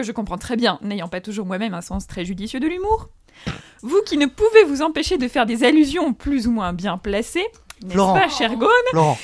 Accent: Grand Est, France; Je suis alsacienne, donc je les défends.

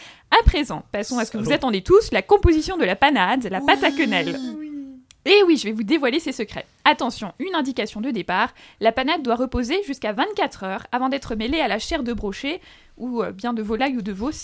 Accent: Grand Est, France; Je suis alsacienne, donc je les défends.

